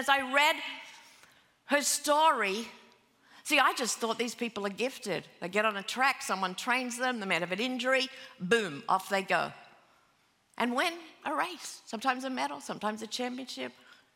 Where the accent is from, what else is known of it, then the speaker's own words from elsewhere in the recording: Sydney, New South Wales, Australia; when I was a little girl growing up in Sydney, Australia